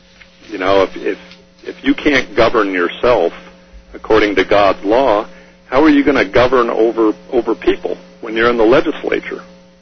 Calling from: California, United States; Actually, I'm calling from Southern California.

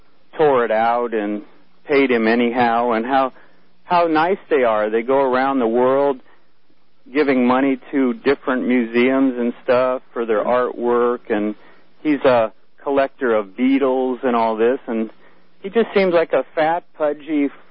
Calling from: Lompoc, California, United States; in Lompoc, your biggest fan in Lompoc.

